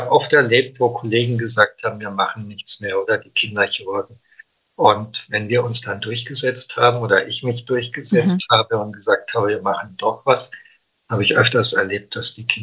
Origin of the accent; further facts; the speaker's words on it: Hinterzarten, Baden-Württemberg, Germany; ich bin ja im Schwarzwald aufgewachsen, in Hinterzarten.